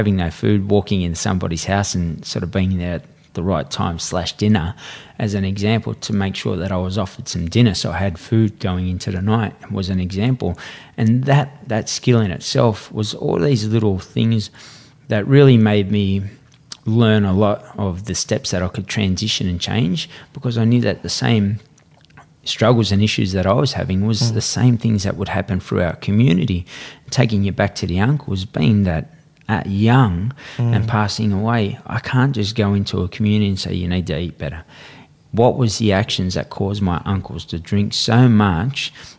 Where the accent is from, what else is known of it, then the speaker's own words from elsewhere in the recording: Redfern, New South Wales, Australia; And that's what I seen this happening in our community growing up in Redfern.